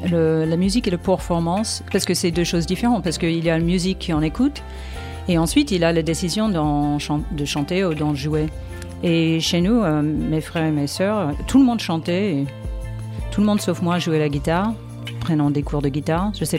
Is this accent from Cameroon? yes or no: no; New York, United States; now in France; Je suis née et élevée à New York